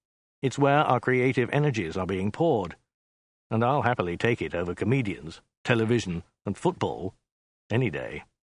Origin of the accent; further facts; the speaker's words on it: Cambridge, East of England, United Kingdom; born there; I was born in Cambridge in 1952